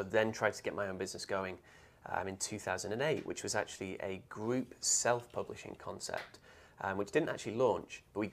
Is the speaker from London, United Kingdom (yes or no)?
yes; London, United Kingdom; also born or lived in Austin, United States; now in United States; I moved initially from London in England to Austin, Texas